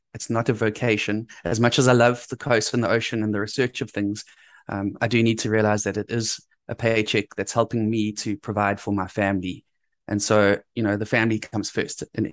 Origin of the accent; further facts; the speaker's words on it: Zimbabwe; born there; moved away; So I'm an import to the coast. I was born in Zimbabwe, which is a landlocked country.